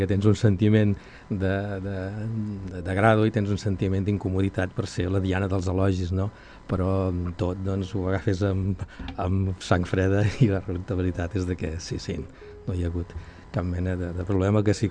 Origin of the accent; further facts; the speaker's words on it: L'Espluga de Francolí, Catalonia, Spain; perquè jo m'he sentit molt vinculat en aquest lloc de l'Espluga, al meu poble natal, des d'arrels familiars, infantesa, la meva infantesa pels carrers del poble